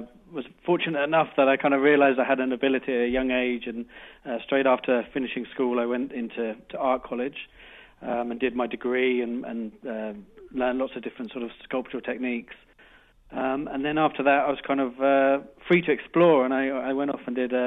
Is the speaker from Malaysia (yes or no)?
yes; Malaysia; also born or lived in Europe / Caribbean; Yeah, I grew up in Malaysia and, you know, Europe, Caribbean.